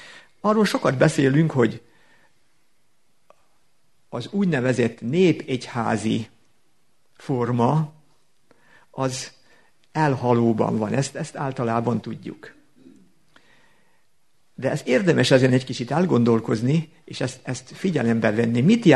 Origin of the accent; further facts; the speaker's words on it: Szabolcs-Szatmár-Bereg, Hungary; Kitelepítettek bennünket, aztán itt Szabolcsba egy tanyát kaptunk, és ott nőttem föl a tanyán.